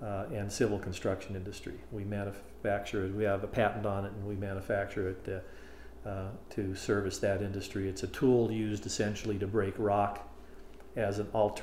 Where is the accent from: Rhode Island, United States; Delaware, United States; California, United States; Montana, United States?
Montana, United States; Butte; I was born in Butte, Montana, 1951.